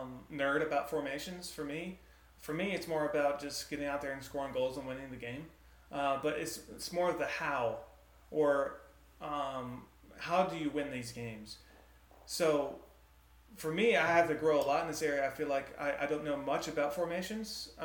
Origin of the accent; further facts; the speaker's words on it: Michigan, United States; I am from Michigan originally, so I'm a big University of Michigan fan.